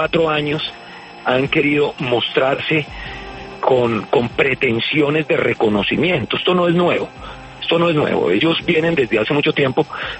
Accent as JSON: {"language": "Spanish", "country": "Colombia", "said": "Como colombiano"}